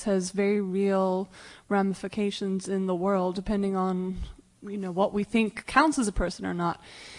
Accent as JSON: {"language": "English", "town": "San Francisco", "region": "California", "country": "United States", "said": "I'm from San Francisco."}